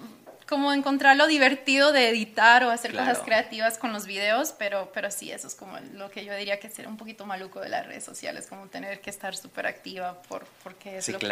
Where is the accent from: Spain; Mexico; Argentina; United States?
United States; Houston, Texas; siendo de Houston, lo que es el R&B, hip hop, claro. y también lo que es siendo colombiana